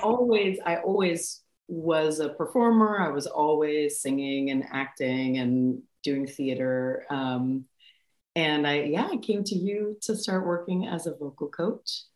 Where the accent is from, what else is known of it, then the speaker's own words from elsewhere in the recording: Ventura, California, United States; I was born in Ventura, California, and grew up mostly like in the valley in Ventura area